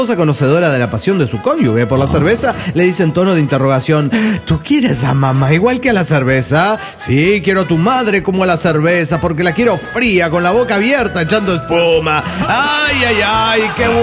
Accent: Cancún, Quintana Roo, Mexico; de Cancún, Quintana Roo.

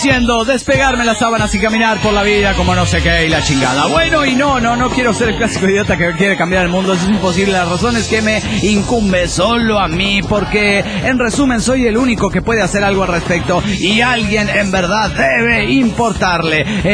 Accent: Salta, Argentina; soy de Salta, Argentina.

